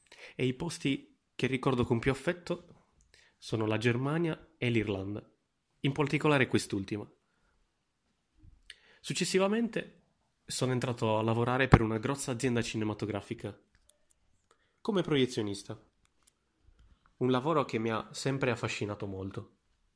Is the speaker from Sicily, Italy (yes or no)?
no; Sardinia, Italy; born there; sono nato nel 1990 in Sardegna, una delle due grandi isole italiane.